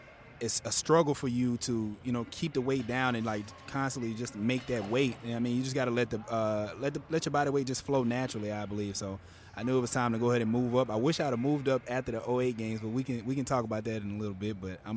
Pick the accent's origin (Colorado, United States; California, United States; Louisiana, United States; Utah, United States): Louisiana, United States; Shreveport; And Shreveport, that's my hometown, Shreveport, Louisiana